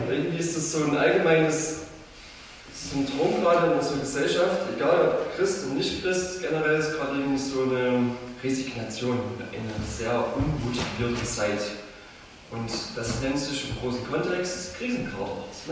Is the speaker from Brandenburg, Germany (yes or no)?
no; Bärenwalde, Saxony, Germany; ich komme aus Bärenwalde und ich mache in Bärenwalde schon seit ein paar Jahren jetzt Jugendarbeit